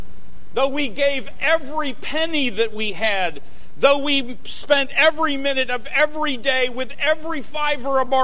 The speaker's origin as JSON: {"language": "English", "town": "Pittsburgh", "region": "Pennsylvania", "country": "United States", "tie": "born or raised there", "said": "I grew up in the Pittsburgh area."}